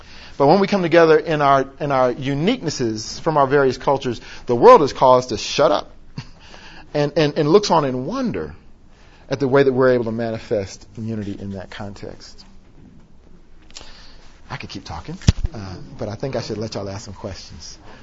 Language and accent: English; West Virginia, United States; I grew up in West Virginia, where coal mines were, you know, kind of the industrial manifestation.